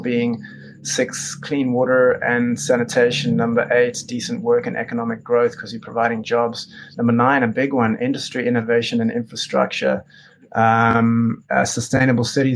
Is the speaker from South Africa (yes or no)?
yes; South Africa; now in Australia; I'm originally from South Africa. I immigrated to Australia